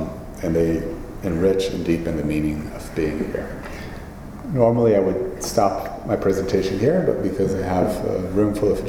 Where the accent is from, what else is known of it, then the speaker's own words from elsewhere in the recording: United States; And as an American, that phrase felt difficult for me